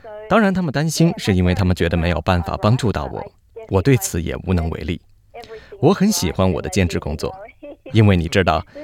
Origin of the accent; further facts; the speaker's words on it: Australia; 但我并不是出生在其他的国家，我是土生土长的澳洲人，和读者一样。